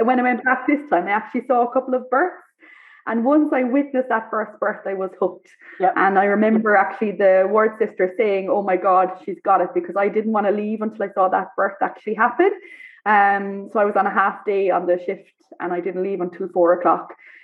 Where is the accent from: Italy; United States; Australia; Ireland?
Ireland; now in Abu Dhabi, United Arab Emirates; I'm Irish, and I am a midwife.